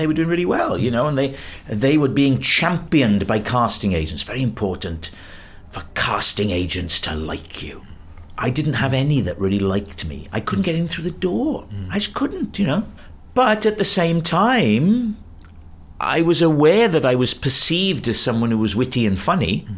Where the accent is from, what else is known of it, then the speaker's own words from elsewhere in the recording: Wales, United Kingdom; I was doing these whimsical observations about being Welsh and growing up in Wales